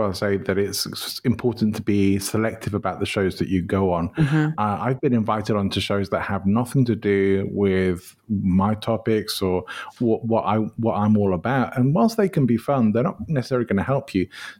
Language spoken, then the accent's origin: English; England, United Kingdom; now in Spain; my home country, even though I did move to live in Spain, but I do still love going back to England.